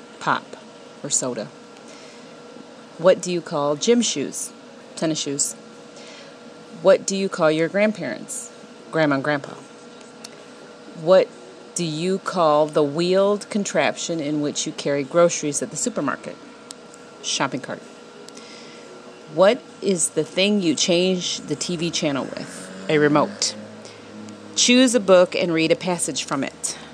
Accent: Illinois, United States; First off, your name and your username … Where are you from? Northern Illinois.

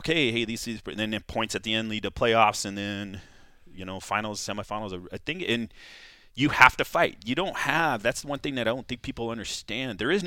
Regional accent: California, United States; where I grew up in California, wrestled in California, which is a huge state for wrestling

